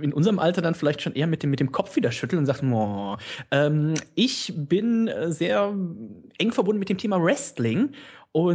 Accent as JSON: {"language": "German", "town": "Leverkusen", "region": "North Rhine-Westphalia", "country": "Germany", "said": "komme aus dem schönen Leverkusen"}